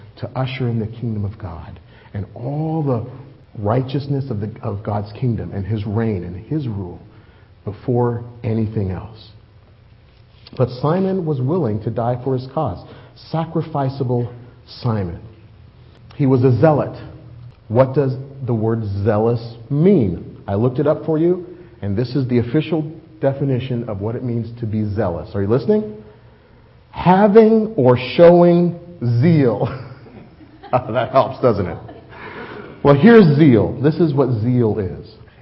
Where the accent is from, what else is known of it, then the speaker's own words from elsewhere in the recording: United States; Am I proud to be an American? Absolutely. Is there any other country that I'd rather live in? No way. I love living here.